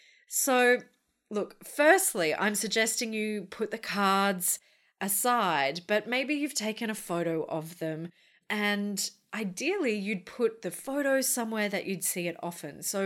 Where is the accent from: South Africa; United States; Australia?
Australia; Brisbane, Queensland; we're on day 3 of a surprise lockdown in my hometown of Brisbane.